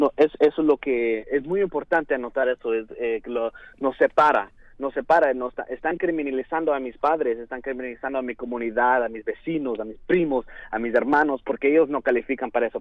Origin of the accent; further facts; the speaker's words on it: Mexico; now in United States; Yo nací en México, soy mexicano.